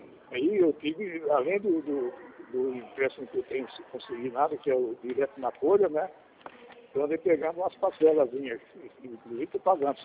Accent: São Paulo, Brazil; Eu sou de São Paulo.

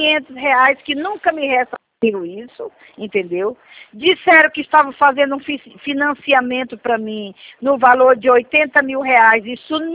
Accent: Porto Velho, Rondônia, Brazil; Eu sou de Porto Velho, Rondônia.

